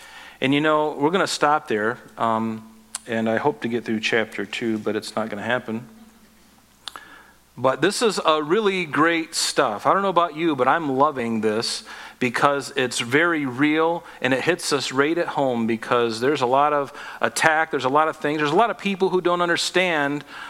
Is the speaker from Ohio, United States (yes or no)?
no; Pine Island, Florida, United States; I grew up on Pine Island in Florida